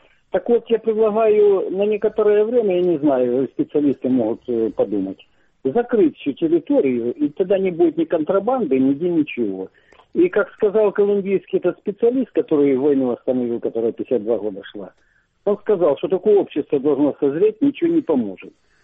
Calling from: Donetsk Oblast, Ukraine; Я в Донецкой области, в подконтрольной Украине.

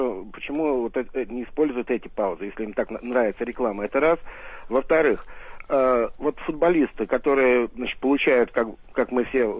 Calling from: Saint Petersburg, Russia; Я из Петербурга.

